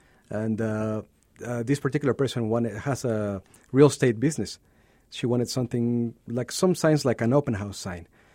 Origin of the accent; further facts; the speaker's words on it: Mexico City, Mexico; I was born and raised in Mexico City, so that was very common.